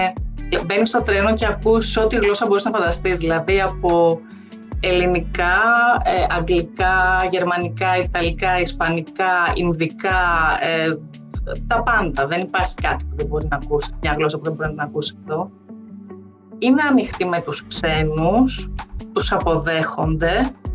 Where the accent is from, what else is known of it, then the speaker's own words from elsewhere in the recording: Zurich, Switzerland; Greek is a second language; αν βρεθείς σε περιοχή της Ελβετίας, που εγώ είμαι από τη Ζυρίχη, αν πάω στη Γενέβη, που δεν ξέρω γαλλικά